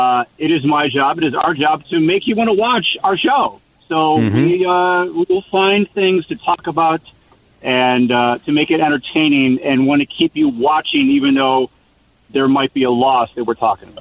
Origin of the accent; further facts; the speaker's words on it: Chicago, Illinois, United States; I'm from Chicago.